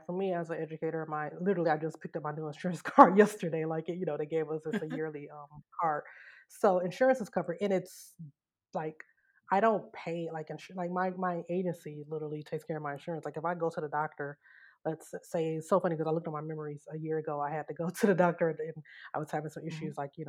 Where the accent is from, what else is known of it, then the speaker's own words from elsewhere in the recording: Detroit, Michigan, United States; I mean, I don't do it because I'm from Detroit